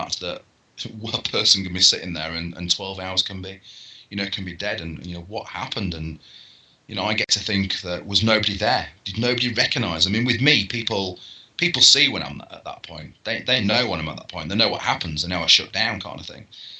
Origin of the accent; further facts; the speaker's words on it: Leeds, Yorkshire and the Humber, United Kingdom; But yeah, to talk about Gary Speed, I'm from Leeds